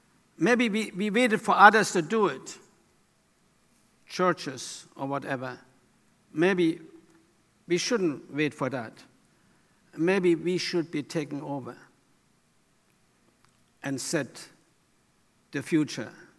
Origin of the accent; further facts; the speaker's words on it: United States; moved away as an adult; Of course, I'm here since 1964. I mean, I'm American.